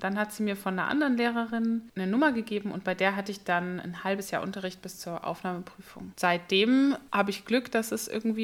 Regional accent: Augsburg, Bavaria, Germany; Ich komme aus Augsburg.

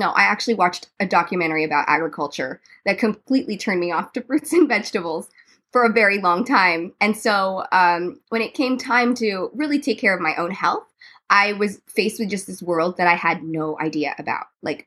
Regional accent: Philippines; And I'm actually, I'm Filipino American. And in our food, we have, medicine is built into our cuisine.

